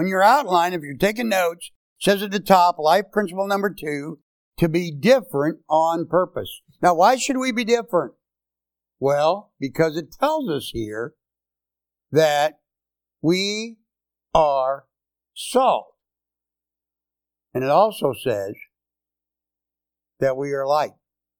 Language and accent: English; St. Louis, Missouri, United States; But anyway, I learned that years ago by growing up in St. Louis, Missouri, where I grew up, and on vacation years ago.